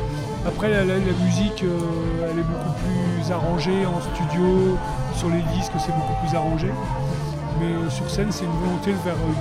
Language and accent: French; Rouen, Normandy, France; Rouen, en Seine-Maritime.